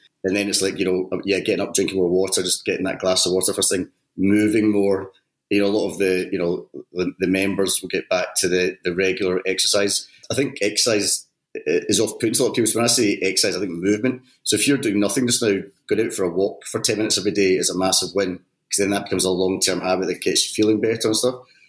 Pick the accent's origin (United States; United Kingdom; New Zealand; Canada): United Kingdom; Glasgow, Scotland; now in St Albans, United Kingdom; I'm not from St Albans, I am from Glasgow, but I moved down to St Albans back in 2000.